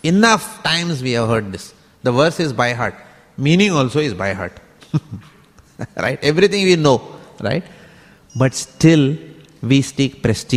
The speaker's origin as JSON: {"language": "English", "country": "India", "said": "But specifically, I come from India. It is earn money, save money, and die."}